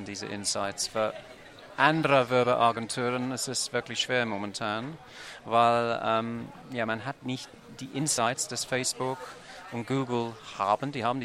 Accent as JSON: {"language": "German", "region": "London", "country": "United Kingdom", "tie": "born or raised there", "second_language": "German", "moved": "yes", "lives_now": "Germany", "said": "Nee, geborener Engländer, Londoner, seit 93 in Deutschland."}